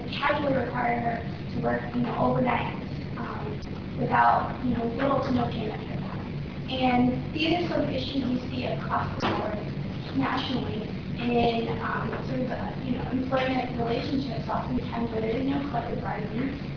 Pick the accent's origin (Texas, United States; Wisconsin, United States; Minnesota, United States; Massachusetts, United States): Texas, United States; also born or lived in Colombia; I was born in Colombia. I was raised in Texas.